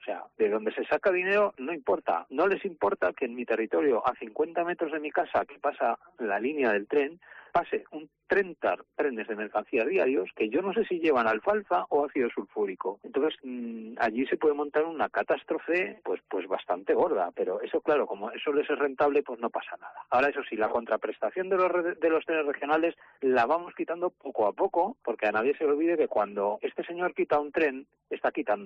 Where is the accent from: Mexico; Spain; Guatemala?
Spain; Grañén, Aragon; Sí, soy un ciudadano de Grañén y represento a las estaciones que se han querido adherir de mi comarca.